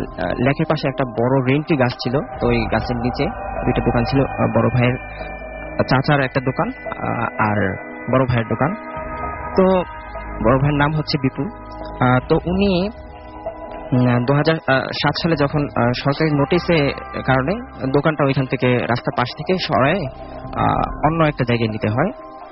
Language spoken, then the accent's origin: Bangla; Trishal, Mymensingh Division, Bangladesh; আমি ময়মনসিং থেকে আসছি।